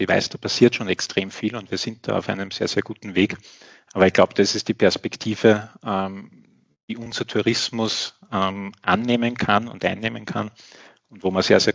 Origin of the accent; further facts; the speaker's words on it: Austria; als auch jetzt bei uns in Österreich gibt